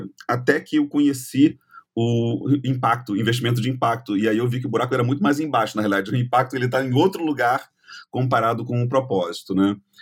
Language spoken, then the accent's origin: Portuguese; Rio de Janeiro, Brazil; Eu tenho 46 anos de idade, né? Sou carioca.